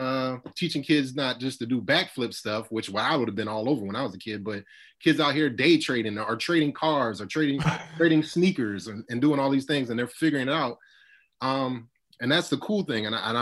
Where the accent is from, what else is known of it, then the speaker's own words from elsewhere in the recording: Charleston, South Carolina, United States; I grew up in Charleston. So James Island is like right next to downtown Charleston, and great place to grow up in.